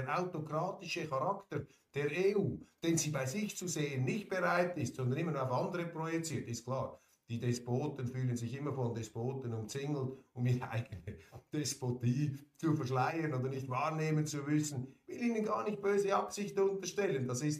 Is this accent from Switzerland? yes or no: yes; Switzerland; in einem Wahljahr sind wir Schweizer aufgerufen, diese Schweiz zu verteidigen